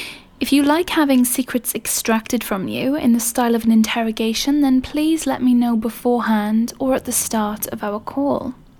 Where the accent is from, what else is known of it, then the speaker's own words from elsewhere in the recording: United Kingdom; accent: British; just to give you the pleasure of listening to my seductive British accent.